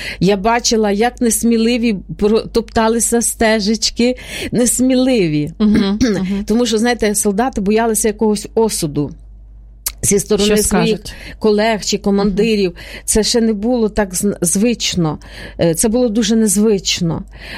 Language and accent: Ukrainian; Yavoriv, Lviv Oblast, Ukraine; я ж виросла в Західній Україні, так, і народилася там. І моє таке вже шкільні роки, скажімо, такі усвідомлені роки, вони пройшли в Яворові. Це на самому кордоні з Польщею, це вже останній, фактично, районний центр перед Польською Республікою.